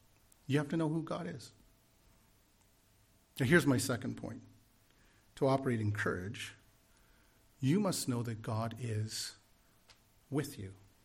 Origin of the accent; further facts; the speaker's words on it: Sarnia, Ontario, Canada; also born or lived in Niagara region; And, you know, I grew up in Sarnia, Ontario as a child, and later moved to the Niagara region.